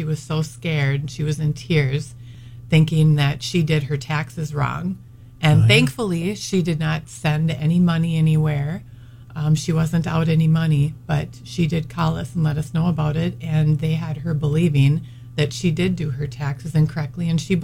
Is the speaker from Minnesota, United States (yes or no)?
yes; Brainerd, Minnesota, United States; So, yes, I grew up in Brainerd and graduated from high school in Brainerd.